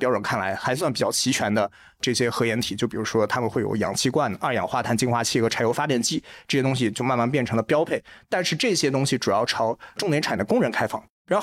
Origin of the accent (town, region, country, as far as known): China